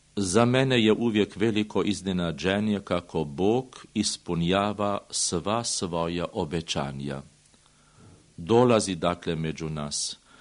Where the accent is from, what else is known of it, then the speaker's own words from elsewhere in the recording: Slovenia; Serbian is a second language; tako da je i kod nas u Sloveniji jako poznat i poznat slovenački biskup Anton Martin Slomšek